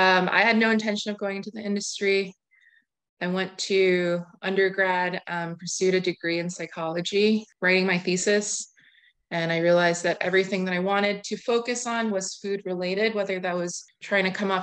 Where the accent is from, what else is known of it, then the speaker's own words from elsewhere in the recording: Connecticut, United States; So I grew up in Connecticut. So New York City seemed like the best place to end up after college.